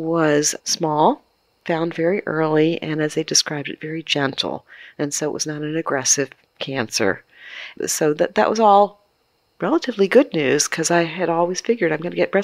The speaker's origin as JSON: {"language": "English", "region": "Maryland", "country": "United States", "said": "I'm from Maryland. I love Maryland. The Maryland state flower is the black-eyed Susan"}